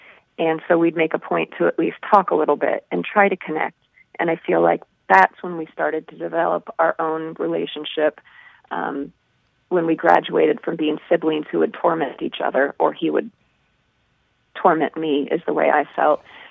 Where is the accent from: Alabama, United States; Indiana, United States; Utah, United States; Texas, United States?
Indiana, United States; I became aware that some things about growing up in Indiana and many things about my brother were unusual.